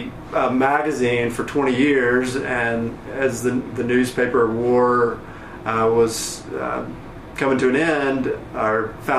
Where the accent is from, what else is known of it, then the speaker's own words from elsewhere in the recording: Searcy, Arkansas, United States; now in Little Rock, United States; I'm originally from Searcy, White County, conservative bastion.